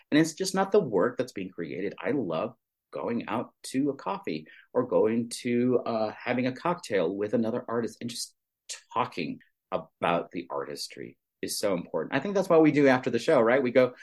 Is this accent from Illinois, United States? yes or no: no; Texas, United States; now in Denver, United States; I didn't think I could live in Colorado because I grew up in Texas and it was just gonna be so cold.